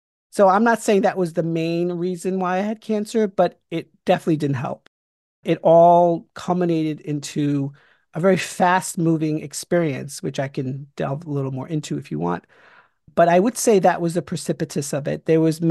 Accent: New York, United States; So I grew up in New York in a county called Westchester. It's about 40 miles north of New York City.

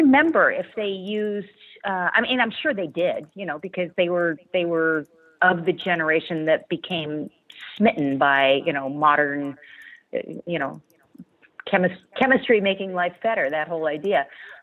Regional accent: California, United States; You know, I come from California in a very agricultural part of California.

